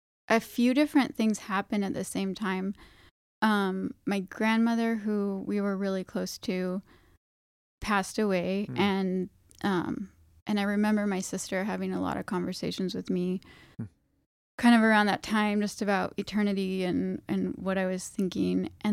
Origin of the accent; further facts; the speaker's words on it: Kalispell, Montana, United States; So I'm from Kalispell, Montana, a small town in northwest Montana.